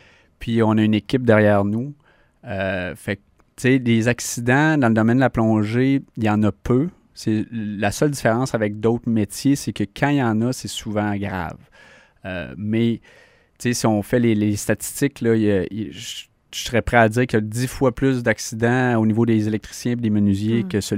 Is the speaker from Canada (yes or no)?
yes; Mont-Sainte-Anne, Quebec, Canada; first language English; French is a second language; Puis moi, j'ai grandi au Mont-Saint-Anne, un endroit très touristique. J'ai grandi dans une famille anglophone, donc je parlais anglais.